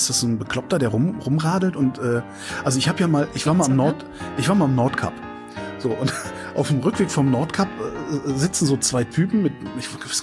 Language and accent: German; Bavaria, Germany; wir sind halt aus Bayern